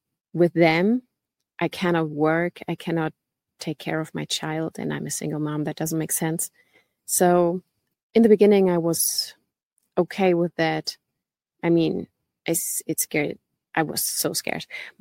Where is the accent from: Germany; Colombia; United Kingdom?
Germany; now in Canary Islands, Spain; before we settled down in the Canary Islands, I mean, we are originally from Germany.